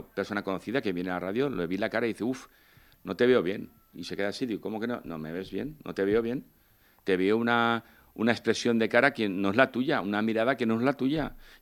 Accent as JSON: {"language": "Spanish", "region": "Valencian Community", "country": "Spain", "said": "Sí, somos fenicios. Y más los valencianos, madre mía. Y quiero mi tierra muchísimo"}